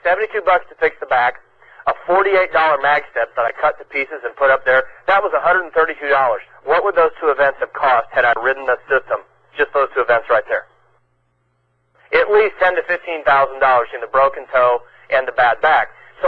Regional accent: Ireland; Guys, it took me 45 minutes just to conjure up a swear word, and I'm Irish.

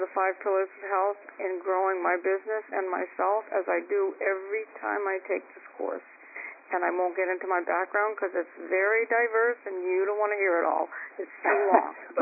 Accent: New Hampshire, United States; now in Florida, United States; Hi, I'm from New Hampshire, but now in Florida

